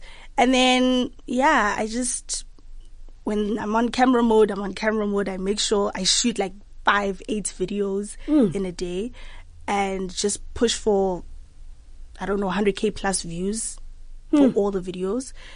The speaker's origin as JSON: {"language": "English", "town": "Cape Town", "region": "Western Cape", "country": "South Africa", "said": "And I'm from Cape Town, Ekhayelitsha."}